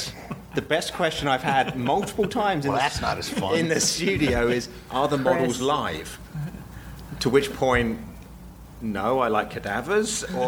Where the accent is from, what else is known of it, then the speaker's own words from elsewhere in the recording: England, United Kingdom; I'm from England, beach holiday in the summer, so it rained every day.